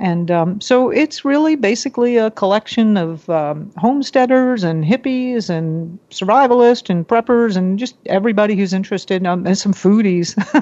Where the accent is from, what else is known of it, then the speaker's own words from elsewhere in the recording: Florida, United States; now in Puerto Rico; But I grew up in Florida, so I love food.